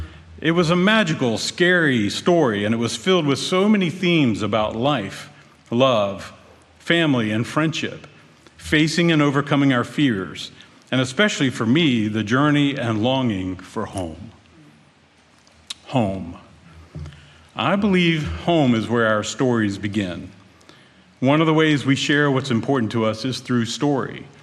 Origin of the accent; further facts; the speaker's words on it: Baltimore, Maryland, United States; born there; I was born in Baltimore in 1963, and yes, I just turned 60 on June 27th.